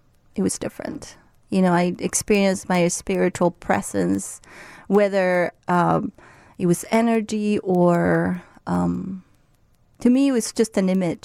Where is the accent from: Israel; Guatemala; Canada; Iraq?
Guatemala; Guatemala City, Guatemala Department; moved away; I'm from Guatemala. Guatemala City. I've been here for about 35 years.